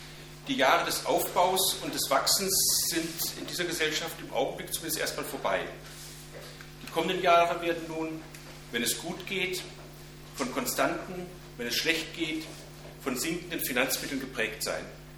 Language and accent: German; Kevelaer, North Rhine-Westphalia, Germany; also born or lived in Bebra; Geboren wurde ich 1946 in Bebra im Kreis Rothenburg, also gar nicht weit von hier. Meine Gymnasialzeit habe ich am Niederrhein in Kevela verbracht